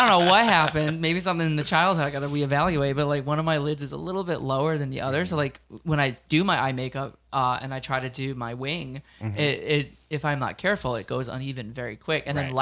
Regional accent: Fort Myers, Florida, United States; Fort Myers.

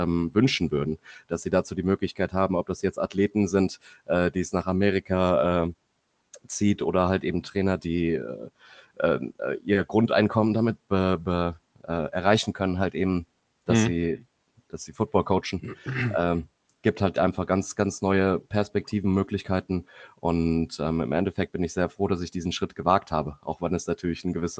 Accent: Koblenz, Rhineland-Palatinate, Germany; born there; ich bin mittlerweile 31 Jahre alt, komme gebürtig aus Koblenz am Rhein und der Mosel, die einzige Stadt an Rhein und Mosel übrigens.

